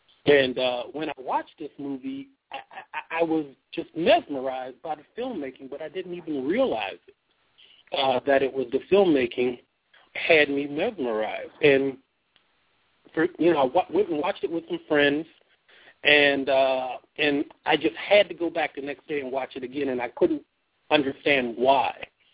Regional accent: Pittsburgh, Pennsylvania, United States; I grew up in Pittsburgh, Pennsylvania.

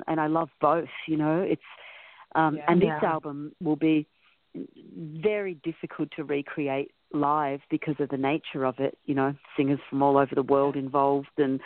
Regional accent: Victoria, Australia; Well, remember, I'm Australian. Melbourne gets really hot.

